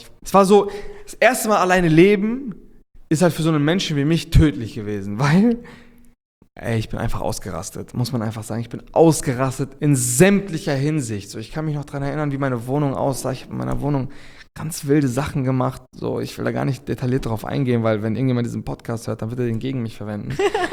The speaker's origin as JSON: {"language": "German", "town": "Reinbek", "region": "Schleswig-Holstein", "country": "Germany", "said": "ich komme halt aus Rheinbeek, so ein Dorf in Schleswig-Holstein, gar nicht mal offiziell aus Hamburg, ich sage immer Hamburg, damit die Leute was damit anfangen können."}